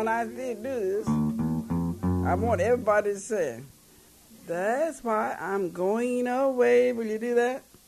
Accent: Chapel Hill, North Carolina, United States; now in Washington, United States; I'm from Chapel Hill, North Carolina. That's my home. I was born and raised there. I'm living now in Washington, D.C. I've lived there about 30 years.

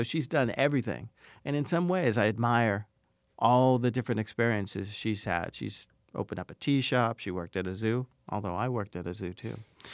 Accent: Boston, Massachusetts, United States; We're both from Boston, both big Red Sox fans.

